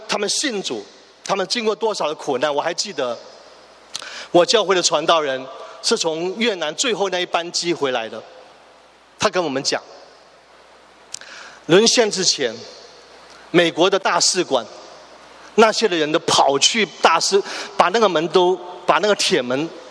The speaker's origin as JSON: {"language": "Chinese", "country": "Canada", "said": "又去到天堂，我们加拿大人站在一起"}